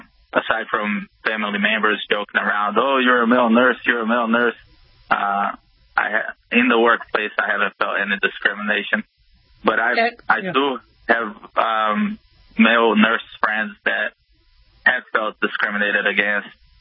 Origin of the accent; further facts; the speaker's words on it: Florida, United States; accent: Portuguese; Yes. I'm a Brazilian background, born and raised in South Florida, though.